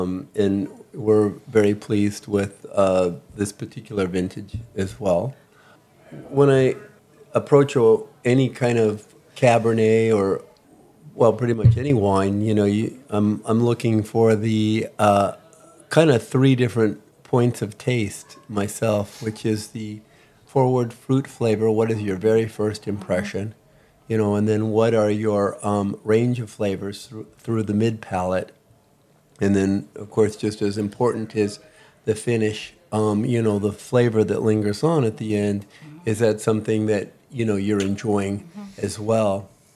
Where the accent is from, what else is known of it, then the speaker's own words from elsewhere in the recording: San Diego, California, United States; also born or lived in Orange County; my first visit from Southern California, where I grew up and lived in San Diego and Orange County.